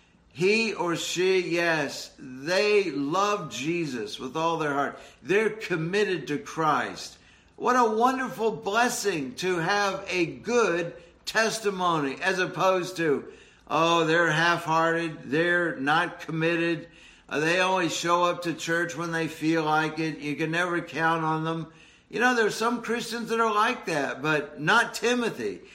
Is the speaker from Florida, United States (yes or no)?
yes; St. Petersburg, Florida, United States; the church I grew up in St. Petersburg, Florida.